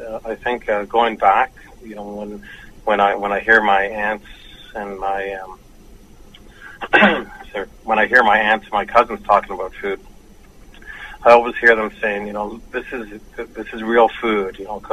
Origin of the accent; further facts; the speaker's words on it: Toronto, Ontario, Canada; I was born and raised in downtown Toronto in a place called Regent Park, where, in my opinion, it was at that time it was a lot of Native people living there. So that was my sort of urban reserve that I grew up in.